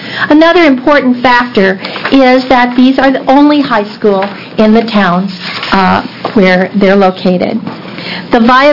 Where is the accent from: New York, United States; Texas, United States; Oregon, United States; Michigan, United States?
Oregon, United States; Toledo; I'm from Toledo, Oregon.